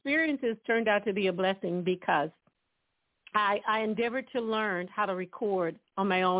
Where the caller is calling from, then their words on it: Dallas, Texas, United States; From Dallas, Texas.